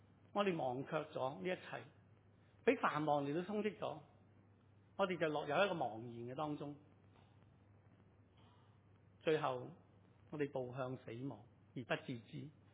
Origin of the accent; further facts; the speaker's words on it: China; 我们中国人很熟这句说话，是吧？